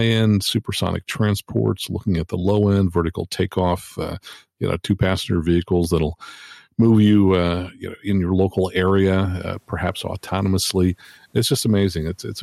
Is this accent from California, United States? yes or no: yes; Mountain View, California, United States; lined up meetings at NASA's Ames Research Center, which is right here in my hometown of Mountain View, California.